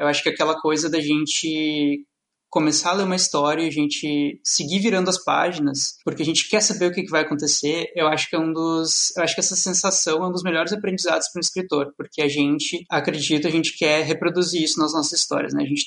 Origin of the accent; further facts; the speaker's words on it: Santa Maria, Rio Grande do Sul, Brazil; Eu sou da Santa Maria, Rio Grande do Sul.